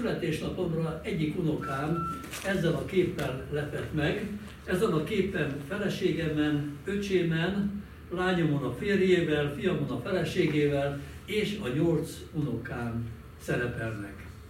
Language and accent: Hungarian; Budapest, Hungary; Már említődött, hogy iskoláimat különböző helyeken végeztem, én Csepelen nőttem föl.